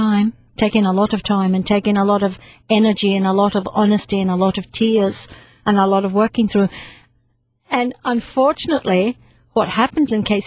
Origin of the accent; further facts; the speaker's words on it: Scotland, United Kingdom; born there; I was born in Scotland, and we lived in a very small apartment in my early years, and so I was used to small environment, small territory, safe territory.